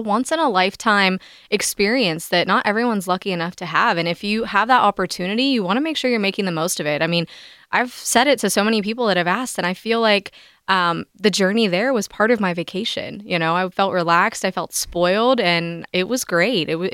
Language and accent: English; Pittsburgh, Pennsylvania, United States; and we're from Pittsburgh and it's cold